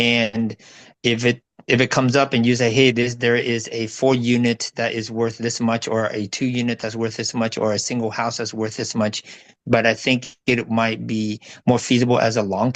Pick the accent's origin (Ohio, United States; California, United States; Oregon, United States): California, United States; Like a lot of your clients, we're from the US. So I am from California.